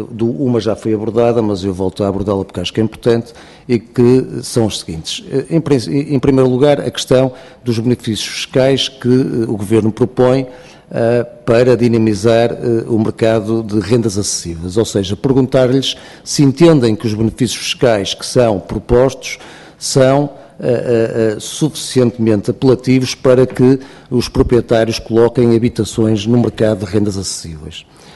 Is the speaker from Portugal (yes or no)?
yes; Norte, Portugal; mas eu como sou do Norte também tenho sempre esta tendência a achar que Norte é nacional.